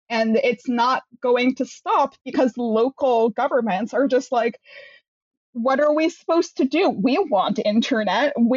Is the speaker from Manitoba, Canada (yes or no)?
no; Toronto, Ontario, Canada; Mostly because they tried to start up a smart city in my hometown of Toronto, and then they just got their asses handed to them.